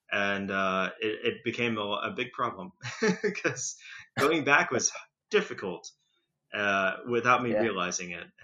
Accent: Indonesia; also born or lived in United States; now in Switzerland; my parents are Vietnamese, but I was born in the US, but I grew up in Indonesia, but then I lived in Switzerland for most of my adult life.

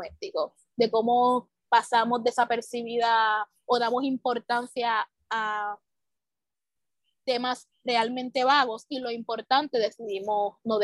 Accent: Loíza, Puerto Rico; Yo soy percusionista, soy de Loíza. Yo siempre crecí en la percusión, en el arte, en la música. Siempre crecí dentro de una comunidad que defiende la cultura

